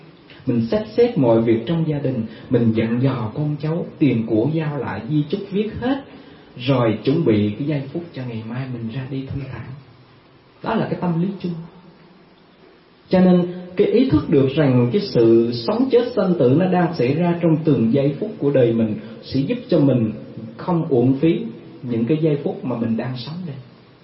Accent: Bình Định, Vietnam; Cách đây vài tháng ở tại Bình Định, quê hương chúng tôi đó, ở tại thành phố Quy Nhơn

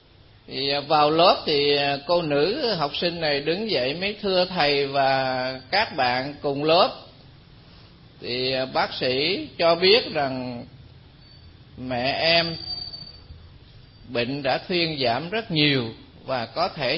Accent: Southern Vietnam, Vietnam; Tôi là người Nam nhưng mà học và làm việc ở ngoài miền Trung.

